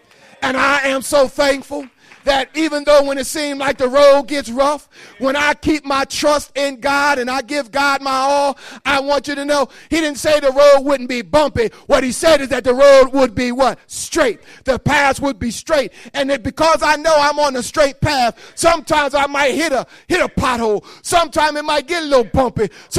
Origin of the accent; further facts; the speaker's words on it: New Jersey, United States; In all that cold weather I grew up in Jersey, I cannot recall having a cold.